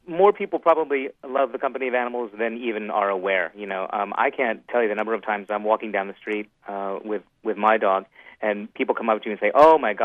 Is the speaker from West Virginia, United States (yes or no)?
yes; Huntington, West Virginia, United States; I grew up in Huntington, West Virginia.